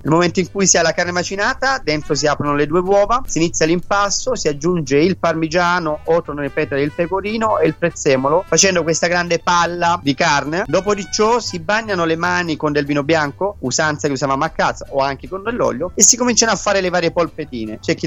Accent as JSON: {"language": "Italian", "town": "Mesagne", "region": "Apulia", "country": "Italy", "tie": "born or raised there", "said": "Per cui grazie per seguirmi a Mesagne, mia città natale, una cittadina straordinaria come tantissimi posti d'Italia"}